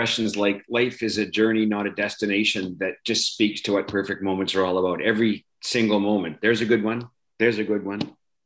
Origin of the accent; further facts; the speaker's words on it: Eastern Canada, Canada; I grew up middle class in Eastern Canada